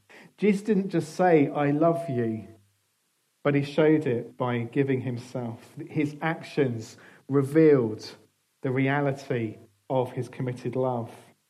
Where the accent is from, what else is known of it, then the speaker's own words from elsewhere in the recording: United Kingdom; But because we're British, what happened was we all queued up.